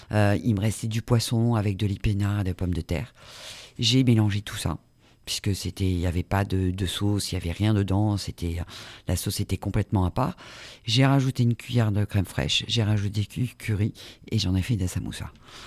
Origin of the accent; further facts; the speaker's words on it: Hauts-de-France, France; Je ne suis pas réunionnaise, faut pas l'oublier, je suis du Nord.